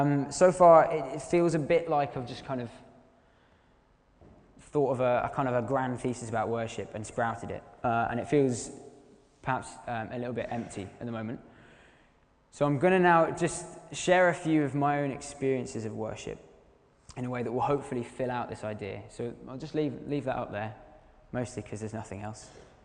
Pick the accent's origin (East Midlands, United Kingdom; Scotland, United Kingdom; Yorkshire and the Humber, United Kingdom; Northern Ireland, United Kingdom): Yorkshire and the Humber, United Kingdom; But I grew up in West Yorkshire